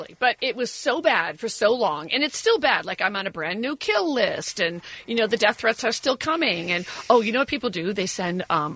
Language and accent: English; United States; As a woman, as an American, and also, you know, I know Trump.